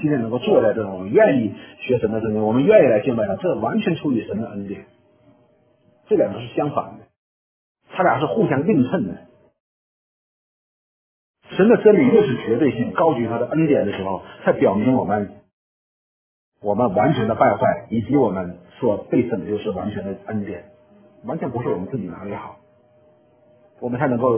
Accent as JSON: {"language": "Chinese", "country": "China", "said": "那我们中国人都有，那些读书人都有圣灵的果子，对不对？"}